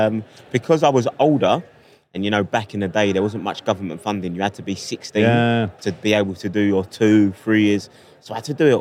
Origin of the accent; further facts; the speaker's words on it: London, United Kingdom; accent: London; the accent says I'm a Londoner.